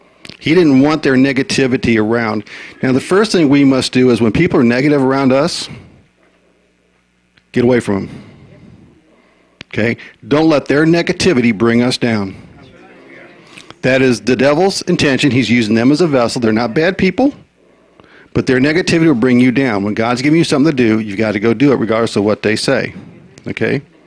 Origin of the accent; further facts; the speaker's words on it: Midwest, United States; For example, I grew up in the Midwest, and it snows from November till about March. We have icy streets.